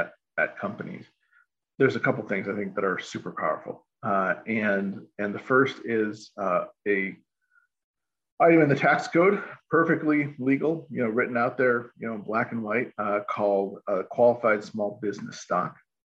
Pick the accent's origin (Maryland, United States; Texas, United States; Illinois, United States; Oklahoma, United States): Illinois, United States; Chicago; I grew up in Chicagoland as a kid, and then ended up getting into accounting